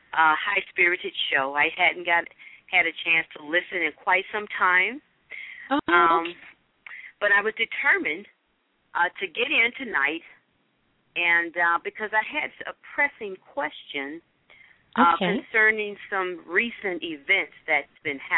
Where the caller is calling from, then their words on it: Phoenix, Arizona, United States; I'm calling in from Phoenix, Arizona.